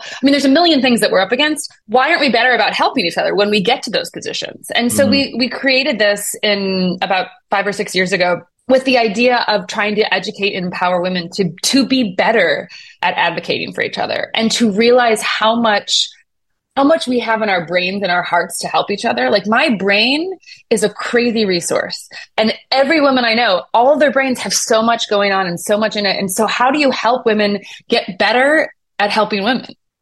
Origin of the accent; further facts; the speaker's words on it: Buffalo, New York, United States; She's from New Jersey. I was from Buffalo, New York.